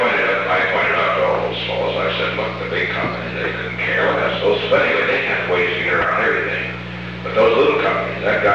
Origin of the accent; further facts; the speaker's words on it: California, United States; I grew up in California